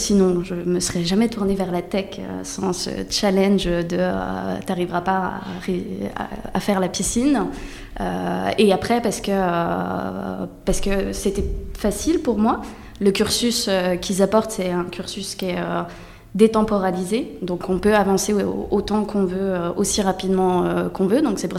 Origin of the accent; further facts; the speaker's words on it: Bourgogne-Franche-Comté, France; now in Paris, France; Je viens à l'origine de Franche-Comté. Aujourd'hui, je suis à Paris.